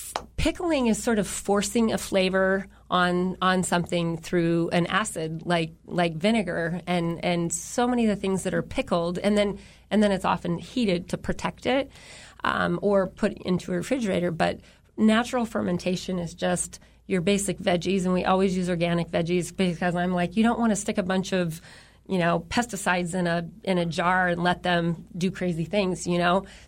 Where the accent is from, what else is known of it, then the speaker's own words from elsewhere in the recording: Juneau, Alaska, United States; Well, it's funny because I was born and raised in Juneau. I took off like half of us do after we graduate and explored, went to a couple different colleges, ended up back here safe and sound at home